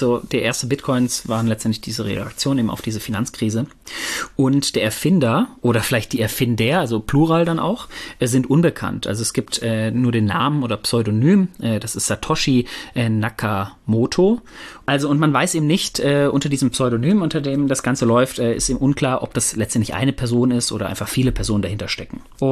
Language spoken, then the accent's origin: German; North Rhine-Westphalia, Germany; Ich komme ja ursprünglich aus dem Pott